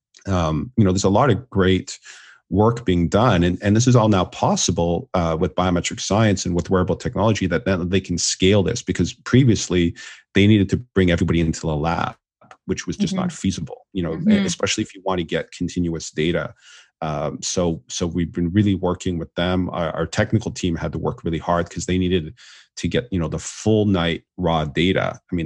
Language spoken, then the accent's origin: English; Canada; now in United States; I mean, I'm Canadian like you originally, but I live in the US now